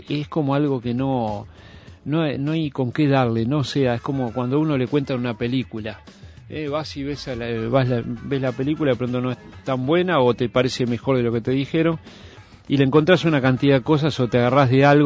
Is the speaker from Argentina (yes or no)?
no; Uruguay; nosotros como uruguayos